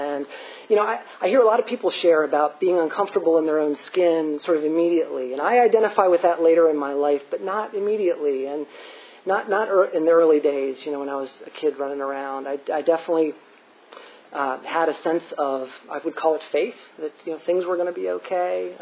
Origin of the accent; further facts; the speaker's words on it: Lancaster, Pennsylvania, United States; I grew up in Lancaster, Pennsylvania. I'm one of three boys. I'm the oldest.